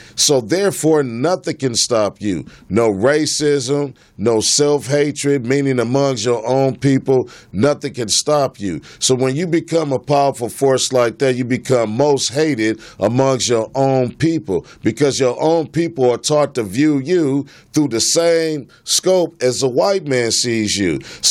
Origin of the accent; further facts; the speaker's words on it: Los Angeles, California, United States; I was born in America. I'm a Muslim, okay? I was raised in South Central LA.